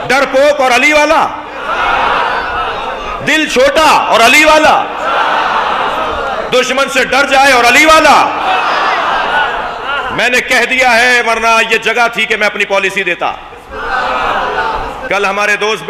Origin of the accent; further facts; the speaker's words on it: Pakistan; میں پاکستانی ہوں۔ میں تو عربی اور فارسی بھی اردو لہجے میں بولتا ہوں، تاکہ عربیوں کو اور فارسیوں کو پتا چلے کہ میں فارسی بول رہا ہوں مگر پاکستانی ہوں۔